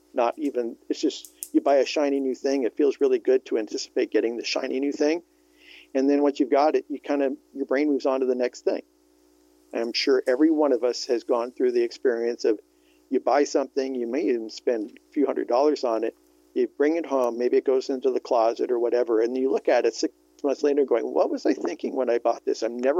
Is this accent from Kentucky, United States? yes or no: no; California, United States; also born or lived in Vermont; Born and raised in California. I did go back east to college at Middlebury College in Vermont, but found my way back to California pretty darn quick.